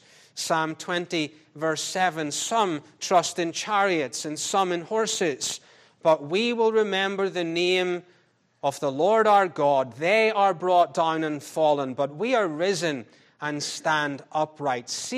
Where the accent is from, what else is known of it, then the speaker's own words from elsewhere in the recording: United Kingdom; I, as a British person